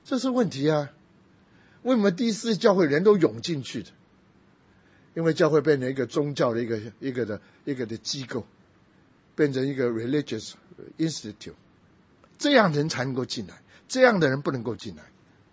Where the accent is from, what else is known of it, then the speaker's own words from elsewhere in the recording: Taiwan; 我从台湾来的时候